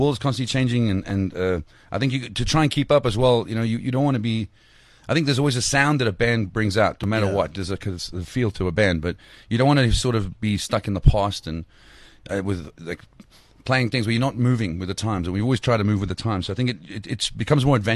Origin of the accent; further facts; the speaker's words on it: South Africa; South Africa, we're from South Africa, and, you know, we show off the South African rock scene